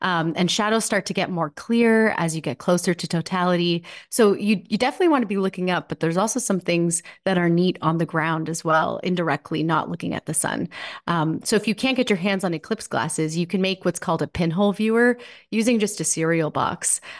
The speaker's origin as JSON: {"language": "English", "country": "Canada", "said": "And being Canadian, we always worry about weather."}